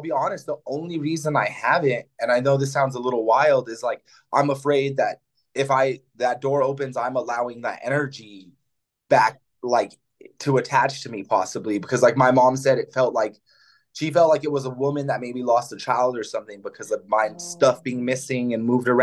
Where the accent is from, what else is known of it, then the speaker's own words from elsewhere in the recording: Albuquerque, New Mexico, United States; also born or lived in Santa Fe; I was born in Santa Fe, but when I was about 2 years old, me, my mom, and my older brother, who's 10 years older than me, we all moved to Albuquerque.